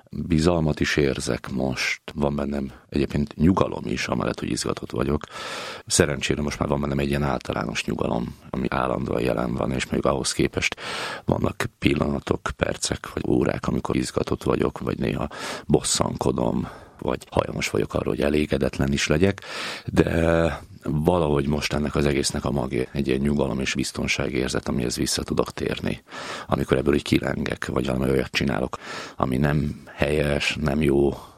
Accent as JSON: {"language": "Hungarian", "country": "Slovakia", "tie": "born or raised there", "moved": "as an adult", "lives_now": "Hungary", "said": "39 éves, 20 éve Magyarországon élő külhoni magyar vagyok. Még Csehszlovákiában születtem 86-ban, tehát Szlovákiában nőttem fel, ott is érettségiztem. Én egy nagyon-nagyon pici faluban, egy nagyon egyszerű családban nőttem föl"}